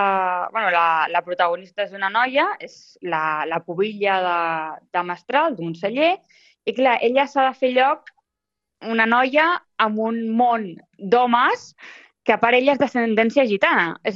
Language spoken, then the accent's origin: Catalan; Olèrdola, Catalonia, Spain; jo soc d'Olèrdola i camino molt pel camí del castell